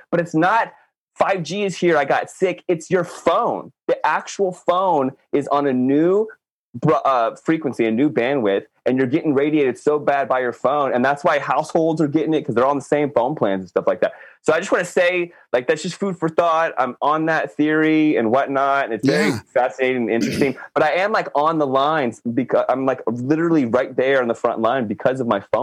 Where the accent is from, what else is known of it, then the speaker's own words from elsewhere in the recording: Virginia, United States; I grew up in outside of DC on the East Coast of the US, right? I grew up in Virginia, right outside of Washington, DC.